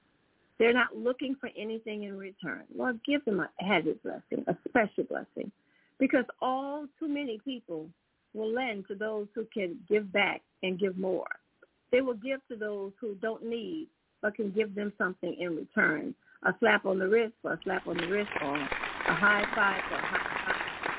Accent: New Orleans, Louisiana, United States; I'm your host … I'm hailing from the Crescent City, the beautiful city of New Orleans, where it's a party all the time somewhere.

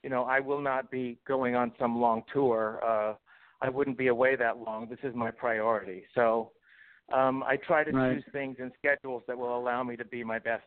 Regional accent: Bible Belt, United States; there's childhood stuff growing up in the Bible Belt.

